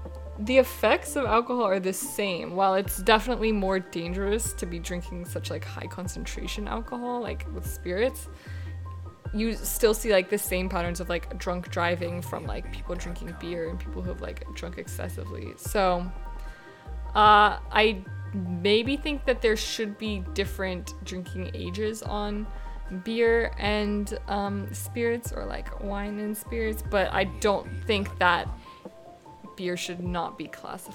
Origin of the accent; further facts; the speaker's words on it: New Orleans, Louisiana, United States; I am from the New Orleans area of Louisiana.